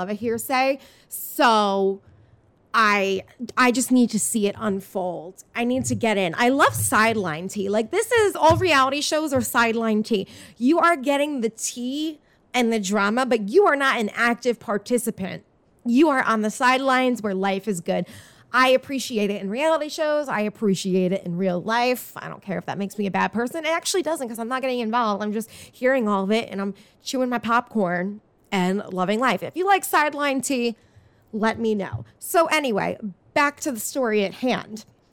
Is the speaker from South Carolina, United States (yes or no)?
no; Staten Island, New York, United States; also born or lived in New Jersey; Because obviously I grew up in New York, well, Staten Island, New York, which is pretty much New Jersey. Then we moved to Jersey.